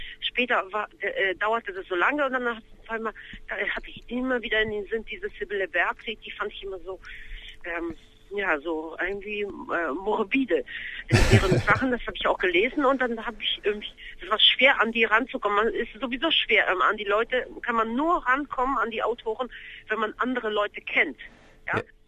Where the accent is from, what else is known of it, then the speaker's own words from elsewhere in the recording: Poland; Aus meiner Heimat Polen